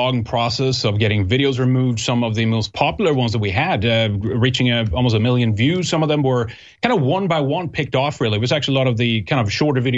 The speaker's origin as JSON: {"language": "English", "country": "Sweden", "lives_now": "United States", "said": "we're actually in the U.S. now. We're on the East Coast. But I go back and forth all the time. I'm from Sweden. We've lived there together for many years as well."}